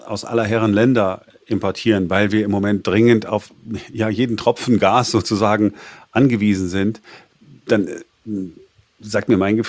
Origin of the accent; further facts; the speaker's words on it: Duisburg, North Rhine-Westphalia, Germany; born there; Ich komme ja gebürtig aus dem Ruhrgebiet, aus Duisburg